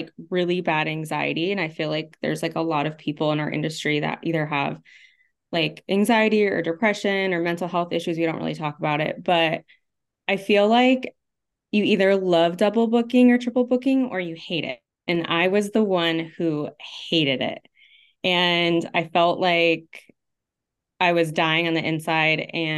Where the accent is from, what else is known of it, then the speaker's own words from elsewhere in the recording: Vermont, United States; moved away as an adult; also born or lived in Italy / Georgia, United States; So I am originally was born and raised in Vermont, actually. And I got married really young and moved to Italy with my husband for 3 years. And then moved back to Georgia.